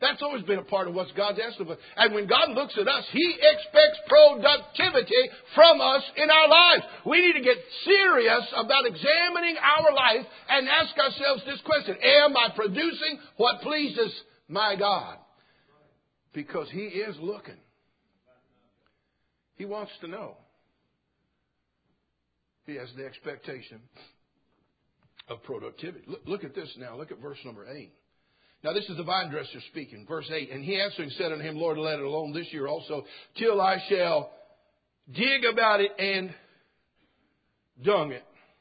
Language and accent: English; California, United States; We're from California, so it's already 75 out there.